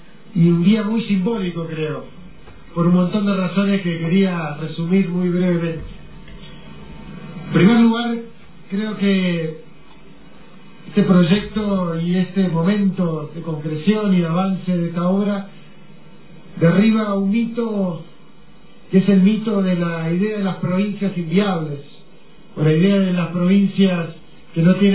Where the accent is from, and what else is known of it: Argentina